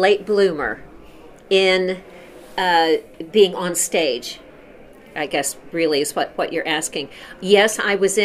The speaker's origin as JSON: {"language": "English", "town": "Mount Vernon", "region": "Illinois", "country": "United States", "tie": "born or raised there", "said": "Southern Illinois, Mount Vernon. And so at this community college in the middle of a cornfield, I found myself cast in the musical"}